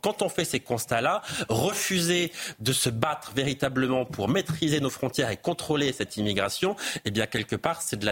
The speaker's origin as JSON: {"language": "French", "country": "France"}